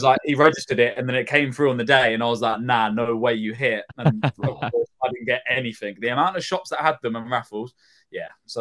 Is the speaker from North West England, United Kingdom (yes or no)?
yes; Liverpool, North West England, United Kingdom; I'm from Liverpool with no Scouse accent whatsoever. I was like, I'm from Liverpool, let me in.